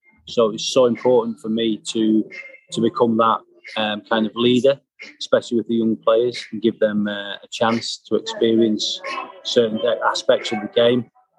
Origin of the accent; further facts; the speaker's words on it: Glasgow, Scotland, United Kingdom; born there; I was born in Scotland. Being born in Glasgow